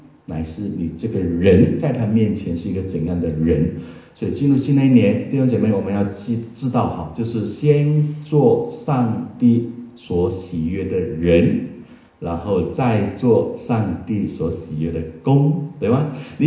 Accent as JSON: {"language": "Chinese", "region": "East Malaysia", "country": "Malaysia", "tie": "born or raised there", "said": "马来西亚第一个新冠病毒在我家乡东马过世的是牧师"}